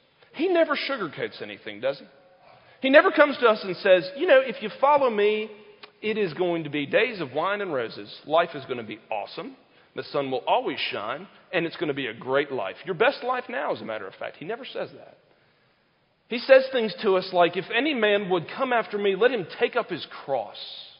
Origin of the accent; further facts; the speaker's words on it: South Carolina, United States; I grew up in South Carolina, like everybody goes to church, right?